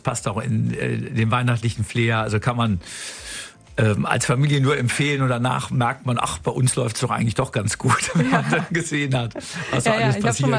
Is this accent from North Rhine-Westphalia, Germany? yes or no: yes; Cologne, North Rhine-Westphalia, Germany; als Kölner weiß man, jeder Jeck ist anders.